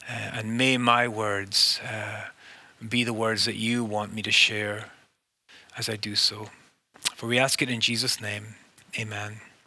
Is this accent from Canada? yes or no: no; United Kingdom; the country where I'm from Great Britain.